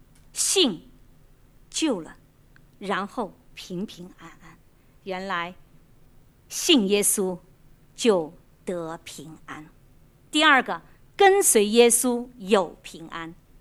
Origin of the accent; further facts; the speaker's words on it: Shanghai, China; now in Hong Kong; 因着两地文化大不同，我来自上海啊，那婆家是典型的香港本地的